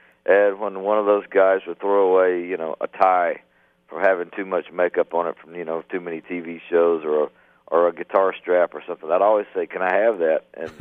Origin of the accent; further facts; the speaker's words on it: Philadelphia, Mississippi, United States; growing up in Philadelphia, Mississippi, when artists would come through my hometown